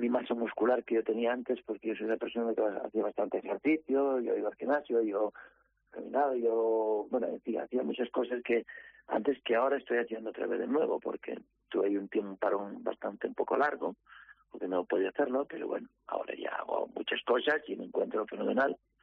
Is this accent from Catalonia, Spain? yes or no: no; Coaña, Asturias, Spain; soy de cerca de Navia, que soy de Coaña